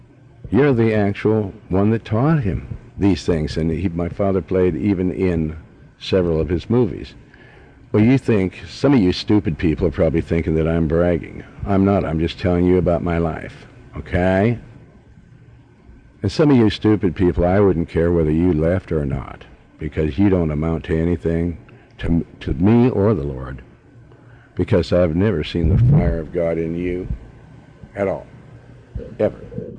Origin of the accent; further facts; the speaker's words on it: Montana, United States; I know all about Western, country Western, because I was raised in Montana.